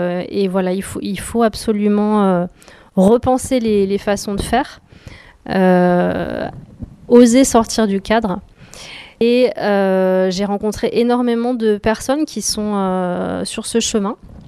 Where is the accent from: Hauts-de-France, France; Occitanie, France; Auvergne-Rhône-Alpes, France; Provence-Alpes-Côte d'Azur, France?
Auvergne-Rhône-Alpes, France; Lyon; Donc moi, je viens de Lyon